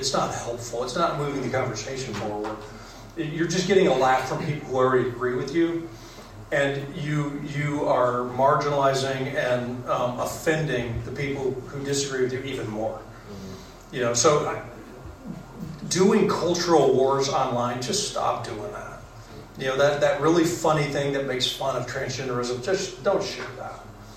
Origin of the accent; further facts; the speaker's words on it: United States; People are always wondering what I think about the election because I'm an American.